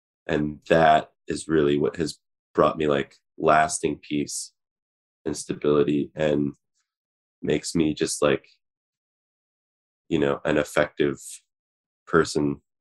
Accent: Oak Park, Illinois, United States; I grew up in Oak Park, Illinois, which is right down the street from, well, there's like 40 Frank Lloyd Wright buildings there.

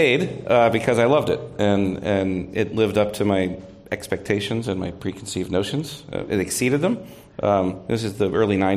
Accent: Pittsburgh, Pennsylvania, United States; now in San Francisco, United States; Pittsburgh.

